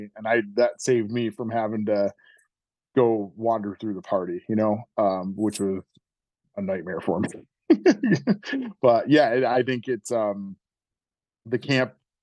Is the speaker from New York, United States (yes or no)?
yes; New York, United States; I'm learning the ways outside of my humble upbringings in the Finger Lakes, New York.